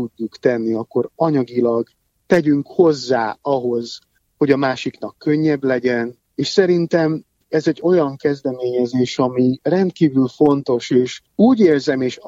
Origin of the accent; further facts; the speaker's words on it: Galanta, Trnava Region, Slovakia; Én Galántán születtem, olyan városban, ahol mindenki ismert mindenkit, mindenki segített mindenkinek, vagy a másiknak.